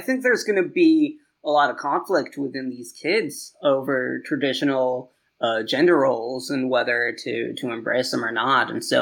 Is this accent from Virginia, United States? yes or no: yes; Virginia, United States; Oh, and then Virginia. I'm from Virginia, so gotta throw Virginia in there.